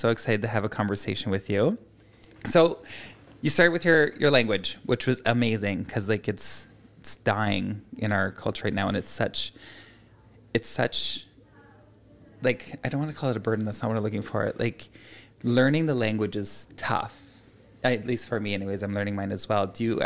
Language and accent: English; Yukon, Canada; I grew up in the Yukon, and there was a specific Kaska Dene language class that we had to take every day.